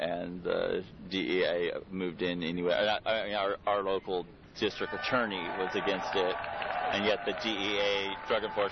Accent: Aptos, California, United States; I'm an Aptosian, a Santa Cruzian, actually, for the past 10 years, and I grew up in Aptos.

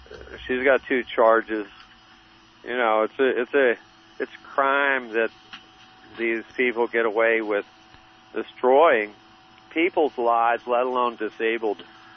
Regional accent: Pennsylvania, United States; I was born and raised in Pennsylvania. You know, back there, you're pretty much born with a gun.

